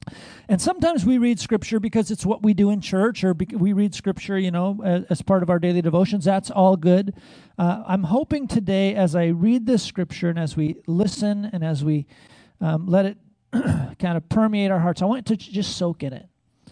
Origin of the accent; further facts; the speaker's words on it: Seattle, Washington, United States; As I mentioned, I'm from the Seattle area. I live just south of Seattle.